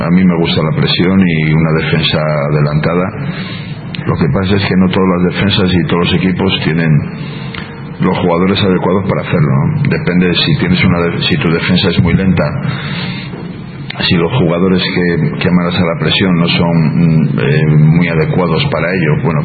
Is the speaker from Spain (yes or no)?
yes; Granada, Andalusia, Spain; Soy de Granada y del Atlético de Madrid.